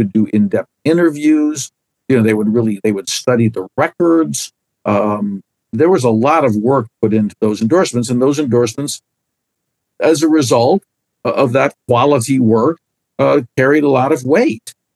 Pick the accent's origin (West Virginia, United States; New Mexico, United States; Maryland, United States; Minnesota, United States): Maryland, United States; Bethesda; since I was a kid, growing up in Chevy Chase in Bethesda, Maryland.